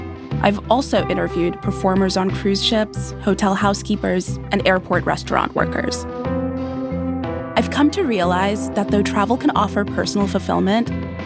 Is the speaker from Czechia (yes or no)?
no; Washington, D.C. area, United States; also born or lived in Zimbabwe; I'm from Zimbabwe. I grew up near Washington, D.C., and I've lived in L.A., Rome, New York, and Atlanta.